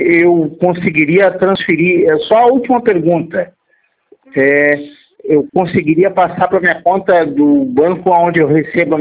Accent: Rio Grande do Sul, Brazil; Eu sou gaúcho e tauro-guapo.

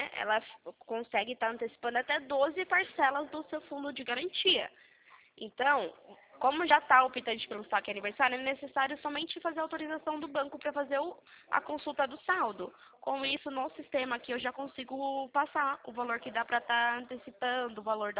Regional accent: Sorocaba, São Paulo, Brazil; Aqui de Sorocaba.

